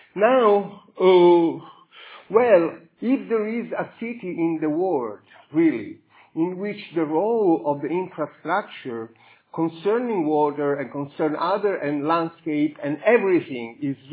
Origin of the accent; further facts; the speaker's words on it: Catania, Sicily, Italy; English is a second language; I come from Catania. My last place is Catania.